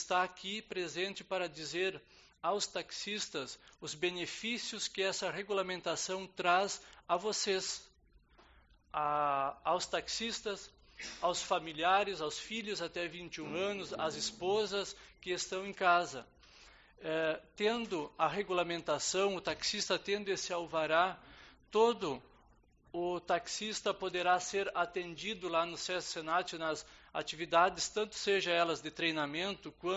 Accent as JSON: {"language": "Portuguese", "town": "Lajeado", "region": "Rio Grande do Sul", "country": "Brazil", "lives_now": "Uruguaiana, Brazil", "said": "sou de Lajado, estou há 5 anos morando em Uruguaiana, me sinto já cidadão desta casa."}